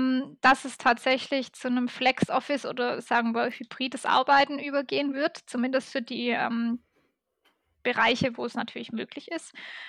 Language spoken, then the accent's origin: German; Ulm, Baden-Württemberg, Germany; Ich komme aus Ulm ursprünglich